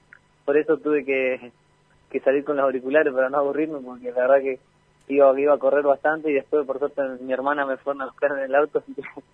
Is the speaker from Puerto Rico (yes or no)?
no; Chubut, Argentina; obviamente a Chubut y a Valjaina obviamente, que es mi pueblo.